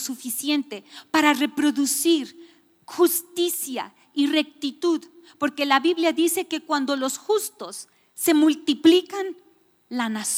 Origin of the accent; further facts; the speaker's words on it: Quito, Pichincha, Ecuador; Yo soy ecuatoriana. Yo amo mi país. Mi tierra. Muchos de ustedes no conocían Quito como era cuando yo era una niña